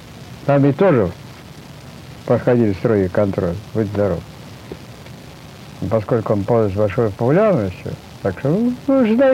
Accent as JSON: {"language": "Russian", "town": "Lyubertsy", "region": "Moscow Oblast", "country": "Russia", "tie": "born there", "said": "Но ведь мне написано в паспорте, что я родился в Люберцах. Ухтомский район, Московская область, все."}